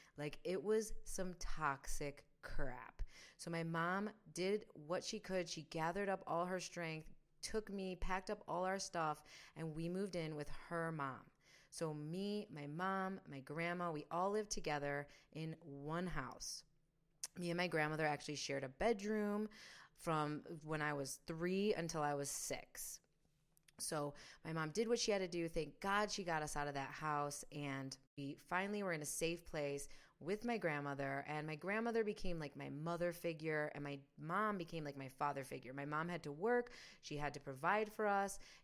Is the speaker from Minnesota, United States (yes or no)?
no; Southfield, Michigan, United States; born there; So I was born in the state of Michigan. I was born in Southfield, Michigan, like this little town outside of Michigan